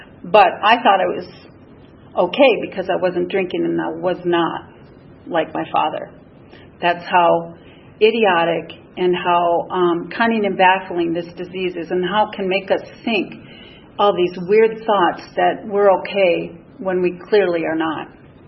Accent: Minnesota, United States; And I'm from Minnesota, excuse me, I forgot to tell you that.

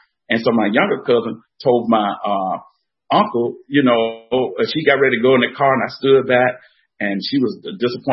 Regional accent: Atlanta, Georgia, United States; You know, I'm a native Atlantan. I was born here in Atlanta, and I'm an only child.

